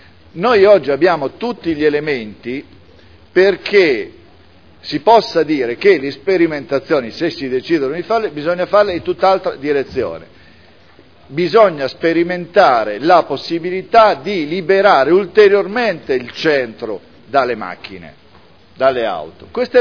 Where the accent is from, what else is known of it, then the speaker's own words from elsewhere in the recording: Lecce, Apulia, Italy; sono di Lecce